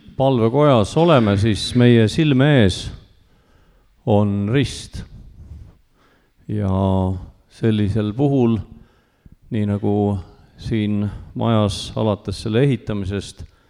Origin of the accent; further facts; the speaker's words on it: Tallinn, Harju County, Estonia; Kasvasin üles Tallinnas ja vanematega käisin Oleviste koguduses.